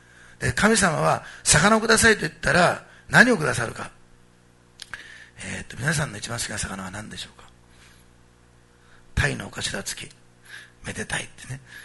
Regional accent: Osaka, Japan; born there; 食べ物の話になると乗ってくるんですよね、大阪生まれだから、ね。

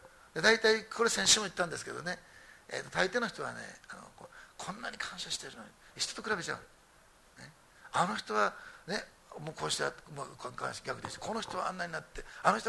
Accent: Osaka, Japan; born there; で私は大阪生まれなんですけど、大阪はすごくせっかちな街なんです。

